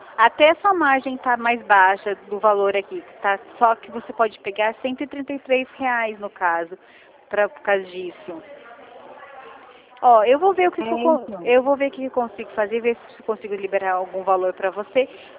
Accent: Rio Claro, São Paulo, Brazil; sou daqui de Rio Claro, interior de São Paulo

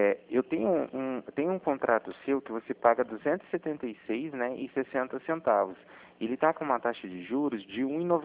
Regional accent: Cornélio Procópio, Paraná, Brazil; eu sou de Cornélio Procópio.

